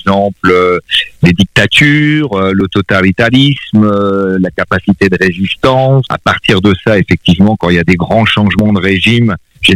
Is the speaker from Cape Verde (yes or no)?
no; Rouen, Normandy, France; Alors, moi, je suis né à Rouen, c'est-à-dire que, voilà, j'ai fait mes études à Jean de la Varenne, à Mont-Saint-Aignan. Après, je suis parti au lycée Corneille